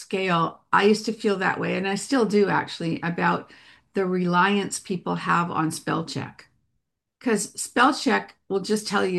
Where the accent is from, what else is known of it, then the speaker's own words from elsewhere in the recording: Manchester, North West England, United Kingdom; I'm from Manchester, England